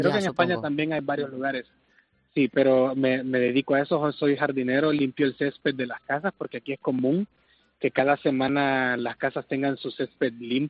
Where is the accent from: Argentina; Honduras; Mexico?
Honduras; me hubiera gustado nacer español. Soy hondureño y creo que mis raíces han de ser españolas.